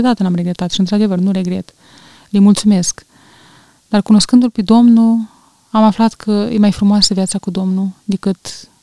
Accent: Târgu Neamț, Neamț County, Romania; born there; sunt născută din Târgu Neamț, dintr-o familie ortodoxă de stil vechi, ortodoxă practicantă

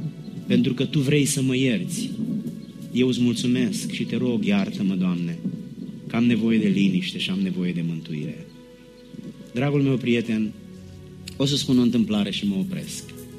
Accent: Giurgiu, Giurgiu County, Romania; Eu vin din Giurgiu, de sub București, de pe malul Dunării, vecin cu Bulgaria.

